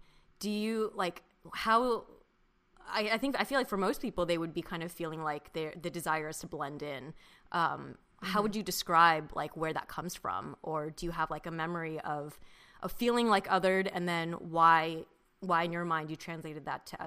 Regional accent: California, United States; I grew up in Orange County. So my sister, Mission Viejo. So I went to Capo.

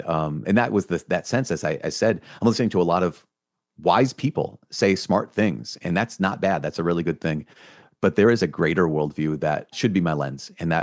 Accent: Minnesota, United States; Because I'm from Minnesota. That's neat.

